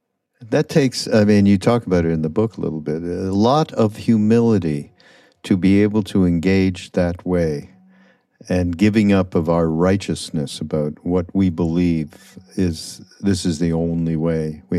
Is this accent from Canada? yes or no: yes; Canada; I'm from Canada.